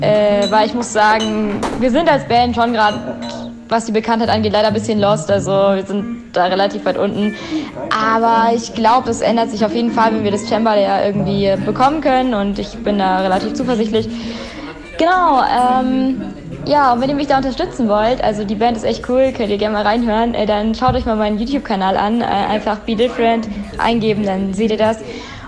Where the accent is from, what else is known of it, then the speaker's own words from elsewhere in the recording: Berlin, Germany; ich komme aus Berlin. Eine richtig krass coole Stadt, wie ich finde.